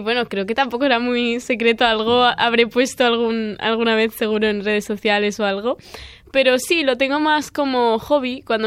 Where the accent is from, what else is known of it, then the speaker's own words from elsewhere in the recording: Valencian Community, Spain; Porque encima que lo tenemos en Valencia, en mi tierra, claro.